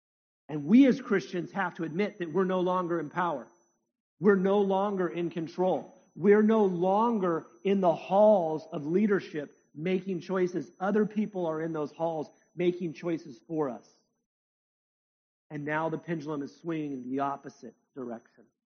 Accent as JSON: {"language": "English", "country": "United States", "said": "My wife and I, we travel to Israel. I'm from America."}